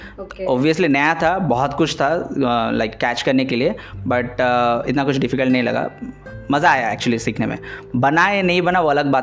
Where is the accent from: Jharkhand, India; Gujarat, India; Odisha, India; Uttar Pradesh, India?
Odisha, India; और मैं ओडिशा से हूँ